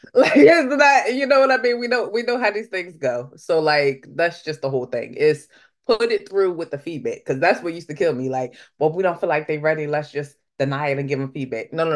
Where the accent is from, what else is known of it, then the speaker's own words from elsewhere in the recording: Philadelphia, Pennsylvania, United States; I was brought up in Philly at a time when it was in the 90s